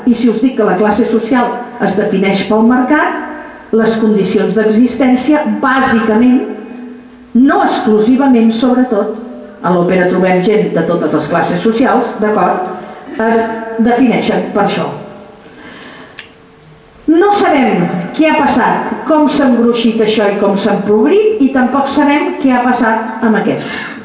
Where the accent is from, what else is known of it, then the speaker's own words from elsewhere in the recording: Martorelles, Catalonia, Spain; jo que sóc de Martorelles m'estic quedant sense cap tipus de botiga